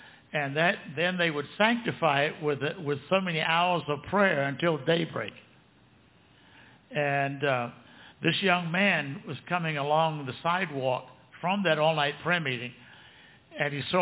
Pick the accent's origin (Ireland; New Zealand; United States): New Zealand; As a young boy, I was born in June the 8th, 1941.